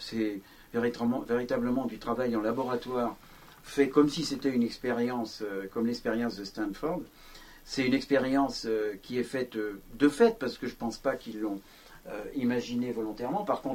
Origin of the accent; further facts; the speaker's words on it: Martinique, France; born there; je suis né à la Martinique